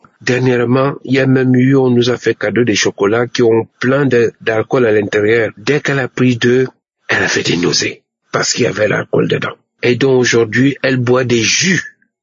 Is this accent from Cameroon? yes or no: yes; Cameroon; now in France; Je suis un Camerounais vivant en France.